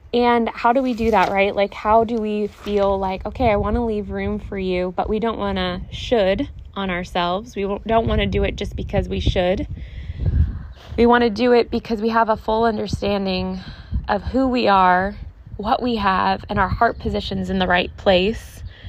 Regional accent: Pacific Northwest, United States; So we're from the Pacific Northwest, and you guys, if you're from here, you are familiar with blackberry bushes

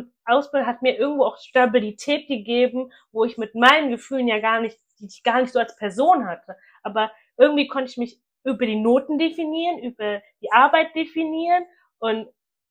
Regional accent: Germany; wo kommst du her? Und ich sage, Deutsch, du bist ja gar nicht deutsch

